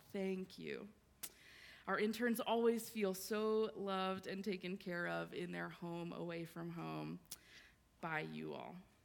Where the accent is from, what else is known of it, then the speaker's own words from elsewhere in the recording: Clarksville, Tennessee, United States; I grew up here in Clarksville. I was baptized, confirmed, and still hold my membership at Madison Street United Methodist Church. I graduated from Clarksville High School.